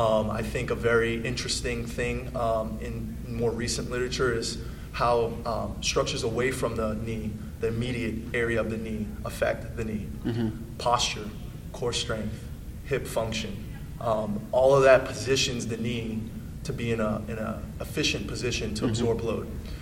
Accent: New York City, New York, United States; also born or lived in Houston; I'm actually from Houston. I was born in Herman Hospital, back when it was called Herman Hospital. Moved to New York when I was about four with my family.

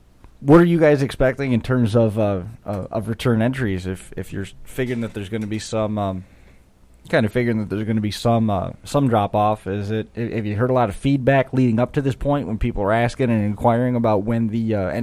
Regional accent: New York, United States; Sir, we're from New York.

